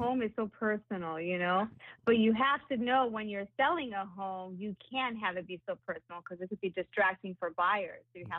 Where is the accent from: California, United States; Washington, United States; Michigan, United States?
California, United States; Granada Hills; I grew up in Granada Hills. I went to Granada Hills High School